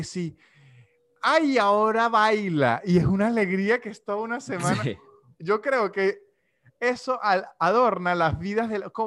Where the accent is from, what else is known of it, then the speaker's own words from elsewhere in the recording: Venezuela; Lo he visto mucho en Argentina y obviamente en Venezuela porque soy venezolano.